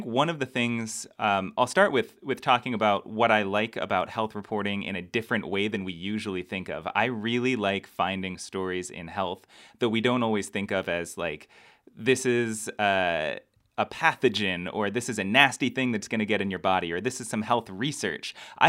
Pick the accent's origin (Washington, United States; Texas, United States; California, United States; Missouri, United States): Washington, United States; moved away as an adult; now in Michigan, United States; I grew up in Washington State, about an hour and a half away from Seattle. I went to college in Oregon, so that was my West Coast upbringing.